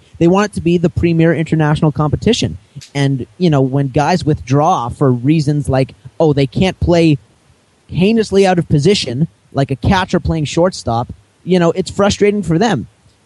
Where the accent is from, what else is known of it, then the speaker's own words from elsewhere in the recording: Canada; As a Canadian, I am upset.